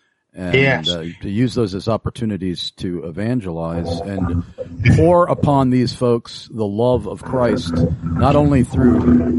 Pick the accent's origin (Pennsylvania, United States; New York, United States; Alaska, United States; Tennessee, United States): New York, United States; Yeah, and I'm originally from New York, and we're pretty much in the same boat in a different way.